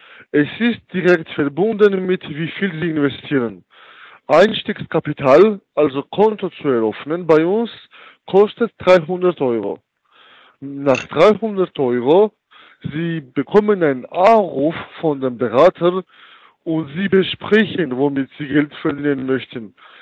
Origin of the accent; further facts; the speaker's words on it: Chicago, Illinois, United States; German is a second language; moved away as an adult; now in Germany; Von Nordamerika, ich komme aus Chicago.